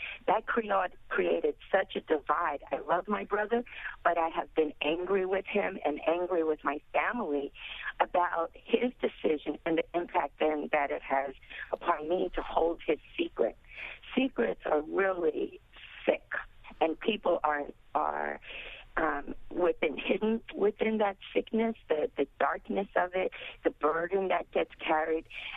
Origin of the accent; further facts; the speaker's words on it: Brooklyn, New York, United States; People automatically assume, because of my first name, that I'm Puerto Rican. And given that I grew up in Bed-Stuy, and, you know, there are so many assumptions based upon my exterior.